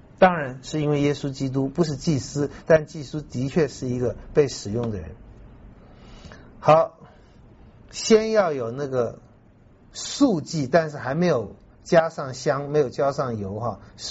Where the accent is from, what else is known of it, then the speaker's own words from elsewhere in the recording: China; 第一个，对我们中国人来讲，我们华人丈夫恐怕，我在想我自己不愿意